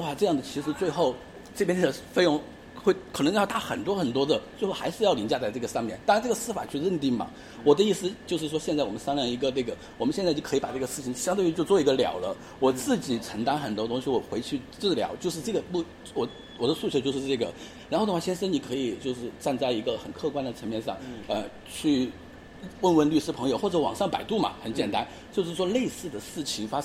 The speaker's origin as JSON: {"language": "Chinese", "region": "Chongqing", "country": "China", "said": "就是因为我是重庆那边的人"}